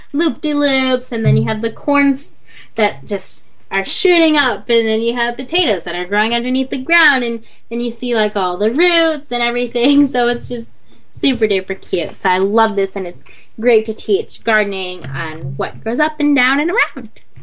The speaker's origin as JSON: {"language": "English", "town": "New Orleans", "region": "Louisiana", "country": "United States", "said": "since I'm from New Orleans"}